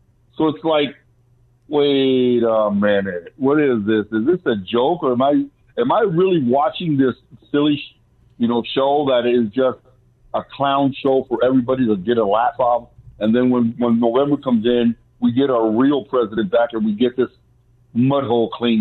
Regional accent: Cuba; now in United States; My family and I came from Cuba. And I'm full-blooded Cuban. I love this country.

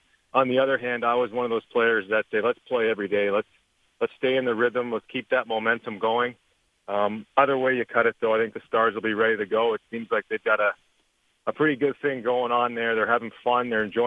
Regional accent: Canada; I'm Canadian, dude. Sorry, I got that accent.

